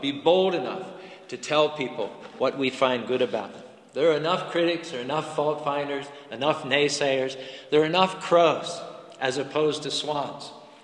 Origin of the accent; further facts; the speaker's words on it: Pittsburgh, Pennsylvania, United States; Interesting enough, and I'm from Pittsburgh, and I've probably got cousins and aunts and uncles, but I hadn't been there for 30 years